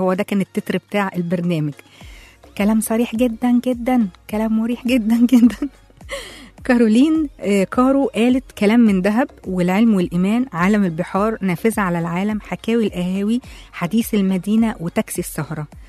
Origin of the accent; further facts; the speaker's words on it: Shubra, Cairo Governorate, Egypt; وزي ما أنا قلت أنا من شبرا أصلا وبحب جدا أي حد من شبرا